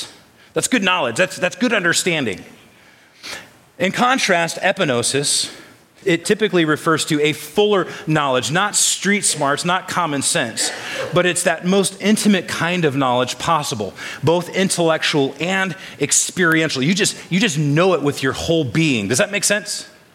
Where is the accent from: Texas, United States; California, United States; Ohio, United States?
California, United States; I was growing up in the Bay Area of California, there was a sports radio show called KNBR 680, greatest sports channel on the planet.